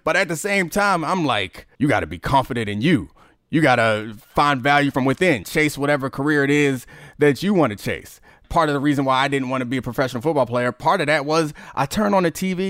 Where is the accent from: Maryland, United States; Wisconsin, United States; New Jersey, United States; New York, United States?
Maryland, United States; Baltimore; now in Washington, United States; I grew up in Baltimore and I played for the Ravens.